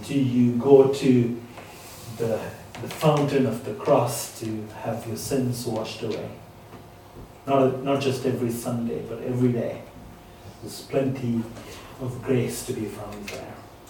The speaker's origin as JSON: {"language": "English", "country": "Sri Lanka", "lives_now": "United Kingdom", "said": "I come from Sri Lanka, and we have the Sri Lankan highlands of our own."}